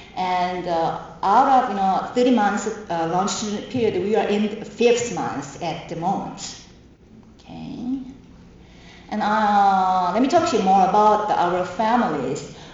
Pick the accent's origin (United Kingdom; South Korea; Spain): South Korea; English is a second language; from South Korea, and I'm very happy